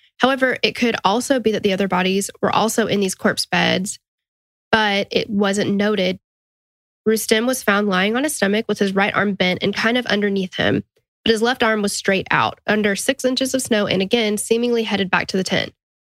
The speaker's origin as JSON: {"language": "English", "region": "Tennessee", "country": "United States", "said": "because we're from Tennessee, where the coldest it gets here is 32 degrees."}